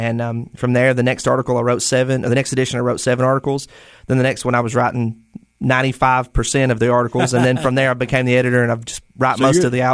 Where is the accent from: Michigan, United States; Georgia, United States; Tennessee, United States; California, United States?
Tennessee, United States; Monterey; Well, I grew up in Monterey, parents of school teachers.